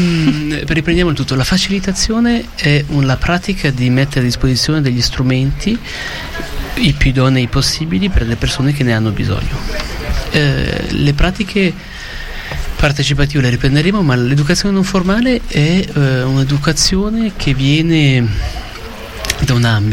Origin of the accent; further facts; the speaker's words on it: Ticino, Switzerland; sono originario del Ticino, vivo attualmente nella Svizzera romanda da diversi anni, più di 20 anni